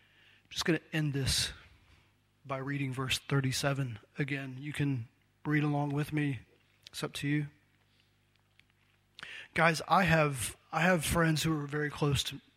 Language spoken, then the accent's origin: English; Phoenix, Arizona, United States; born there; I was born in Phoenix, but I didn't grow up there. But we would go back every couple of years.